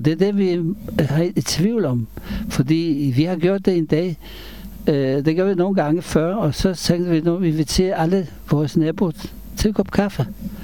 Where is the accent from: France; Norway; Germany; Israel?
Israel; Danish is a second language; now in Denmark; Så kommer jeg fra Israel. Jeg er mig selv stadigvæk fra Israel.